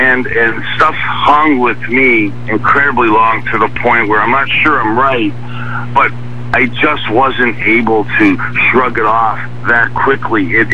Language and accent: English; Youngstown, Ohio, United States; I watching, growing up in Youngstown, and you're watching Terry Bradshaw and Brian Sipe